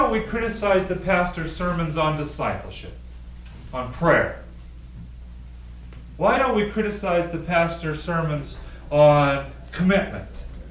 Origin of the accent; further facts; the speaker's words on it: United States; Realistically, I'm an American.